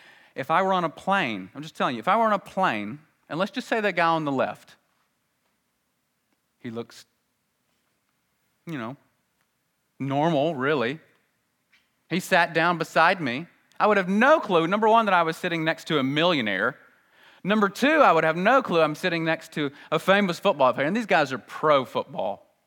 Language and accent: English; Alabama, United States; born there; I was born here in Alabama, as a lot of you were.